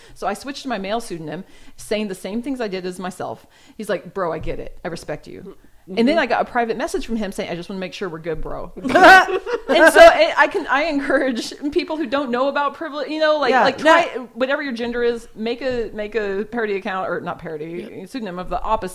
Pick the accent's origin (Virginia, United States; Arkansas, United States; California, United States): Arkansas, United States; also born or lived in Texas; I grew up in Arkansas and Texas, and it was, you know, I grew up with guys holding my door